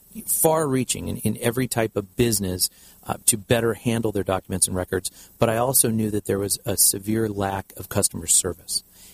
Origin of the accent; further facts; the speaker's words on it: Seal Beach, California, United States; Yes, I was born and raised in Seal Beach, so I'm an Orange County native, and went away to school for a few years at the University of Wisconsin, and then came home